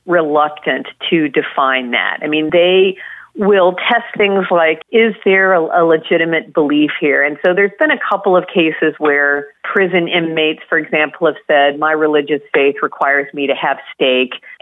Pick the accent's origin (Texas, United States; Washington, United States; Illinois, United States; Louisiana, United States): Illinois, United States; I'm in Indiana. I'm from Illinois.